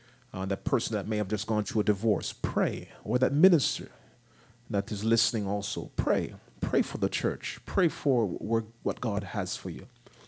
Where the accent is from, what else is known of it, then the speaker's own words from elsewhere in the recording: New Jersey, United States; also born or lived in Jamaica; You know, I'm from Jamaica, but I grew up in New Jersey. I have quite a few brothers and sisters.